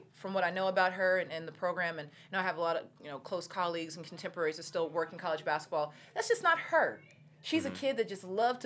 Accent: Seattle, Washington, United States; I used to work for the Seattle Storm. I'm from Seattle.

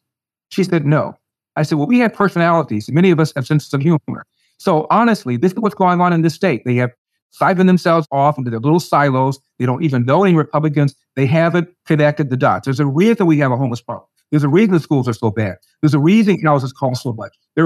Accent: Los Angeles, California, United States; Well, I'm from Los Angeles, from an area called Pico Union, which at the time was mostly Hispanic. It still is. And then we moved uptown to South Central Los Angeles.

